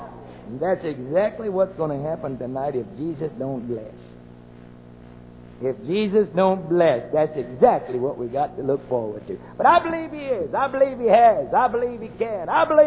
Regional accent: Arkansas, United States; I'm what they call a home person. I'm from Arkansas. I'm one of you. I like Arkansas.

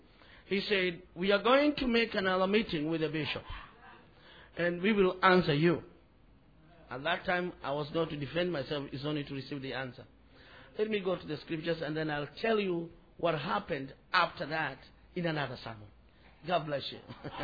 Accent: Kenya; I'm from Kenya, Africa. Kenya is in East Africa.

